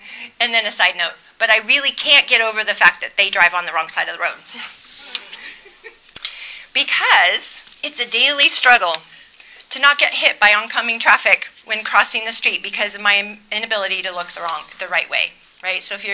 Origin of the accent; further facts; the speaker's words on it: the South, United States; I was from the South. I knew culture was different in different places.